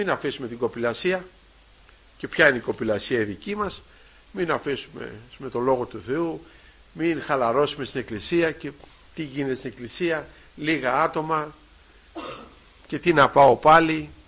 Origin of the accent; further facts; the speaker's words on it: Alonissos, Thessaly, Greece; Εκεί στο νησί μου, στην Αλόνισσα, έγινε μεγάλη θεομηνία